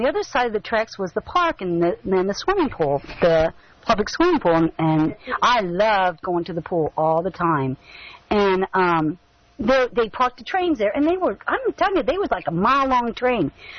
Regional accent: Roswell, New Mexico, United States; born there; I was born in Roswell, New Mexico, back in the 59

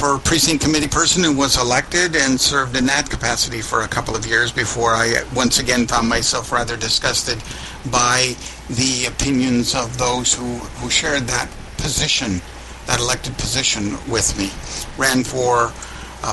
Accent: Oregon, United States; I'm originally from Oregon. Oregon has a citizen legislature.

